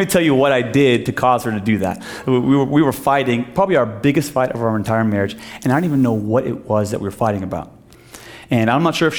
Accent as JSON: {"language": "English", "country": "Iran", "said": "I'm Persian. We're the two more stubborn people groups in the whole world"}